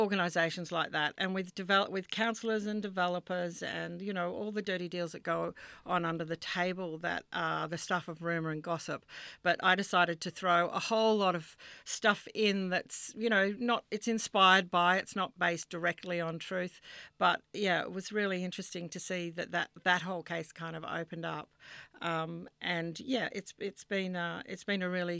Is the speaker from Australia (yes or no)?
yes; Western Australia, Australia; and I'm from Western Australia.